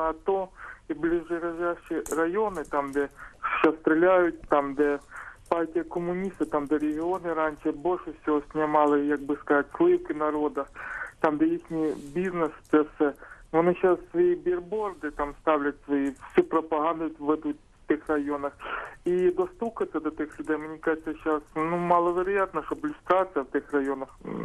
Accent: Lubny, Poltava Oblast, Ukraine; я з Лубнів.

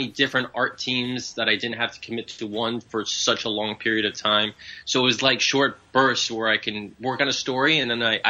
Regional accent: New York, United States; Yeah, I'm from New York. I'm just outside the city.

